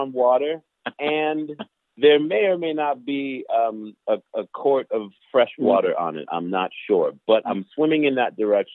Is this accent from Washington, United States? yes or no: no; New York City, New York, United States; I got a really special set of tools and experience growing up in New York City.